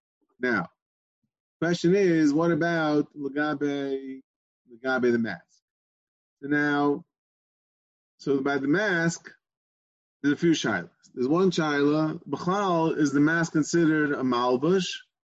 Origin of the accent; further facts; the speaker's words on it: United States; that's the way I think I remember growing up in America where the borough police supposedly didn't have an Erev.